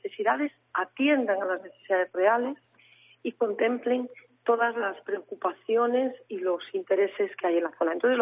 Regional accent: Asturias, Spain; tengo el despacho en Madrid, pero no soy madrileña, soy asturiana.

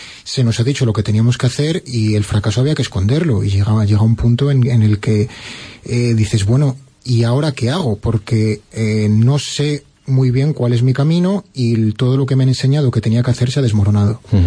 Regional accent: Salamanca, Castile and León, Spain; moved away as an adult; now in Alicante, Spain; Bueno, soy salmantino, pero ya afincado en Alicante.

